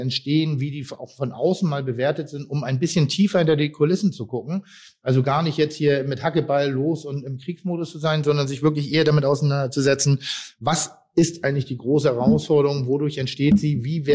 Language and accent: German; Pinneberg, Schleswig-Holstein, Germany